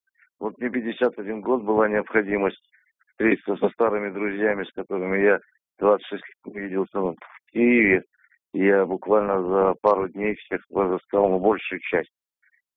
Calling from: Samara, Samara Oblast, Russia; я звоню вам из Самары.

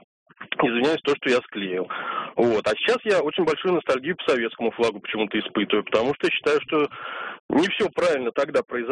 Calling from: Moscow, Russia; я из Москвы.

